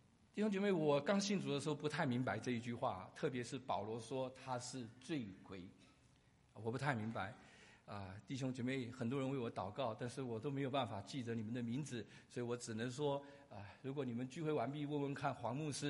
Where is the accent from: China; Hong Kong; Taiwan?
Taiwan; born there; 我是台湾出生，但是我是纯种的四川人。我的父母亲在49年的时候啊，跟随国民党的空军啊，到了台湾。